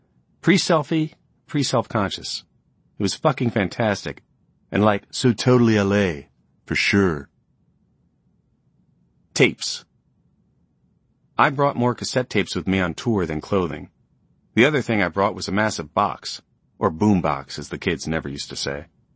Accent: New York, United States; Now, growing up in New York, you would occasionally see a famous person on the street.

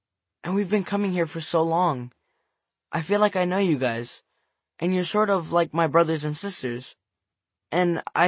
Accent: Puerto Rico; And because I came from Puerto Rico, I'm safe. I don't have to worry.

